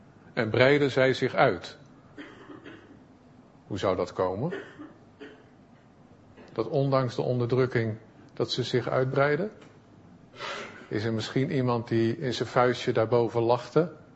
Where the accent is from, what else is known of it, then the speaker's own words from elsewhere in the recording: Zoetermeer, South Holland, Netherlands; Ik kom uit Zoetermeer, de groeten uit, van de gemeente uit Zoetermeer, zeg maar.